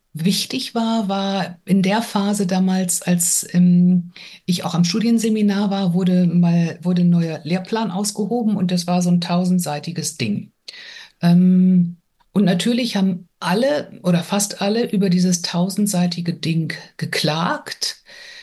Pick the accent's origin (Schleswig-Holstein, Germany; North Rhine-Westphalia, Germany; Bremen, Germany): Bremen, Germany; Bremerhaven; also born or lived in Marburg / Baden-Württemberg; ich komme aus dem Bundesland Bremen, total liberal, kein Zentralabitur, dann komme ich auch noch aus Bremerhaven, das war wirklich, war und ist eine schwierige Stadt. Studiert habe ich in Hessen, in Marburg.